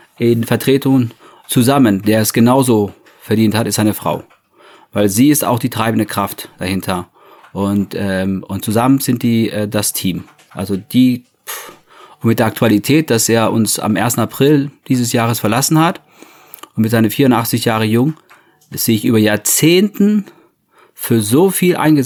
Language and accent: German; Ireland; German is a second language; aber ich als Ire